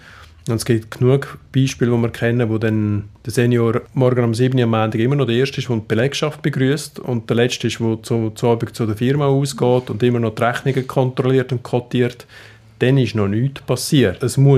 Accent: Aargau, Switzerland; now in St. Gallen, Switzerland; aufgewachsen im Kanton Aargau, auf St. Gallen studieren und dann bleiben hängen.

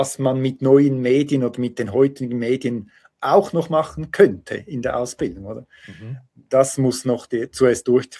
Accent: Switzerland; Also bei uns in der Schweiz ist es systemisch gewünscht, weil das Gesetz schreibt vor, dass alle 5 Jahre überprüft werden muss

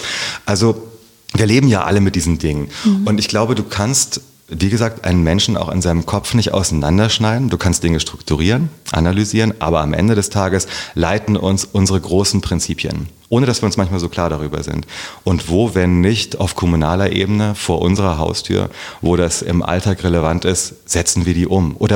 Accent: Herborn, Hesse, Germany; Und da kommt meine, also wir kommen da aus dem Lahn-Dill-Kreis. Beschaulich, schön. Ich bin viel bei meiner Großmutter groß geworden. Meine Eltern waren noch sehr jung. Mhm. Und ja, in Herborn bin ich aufgewachsen.

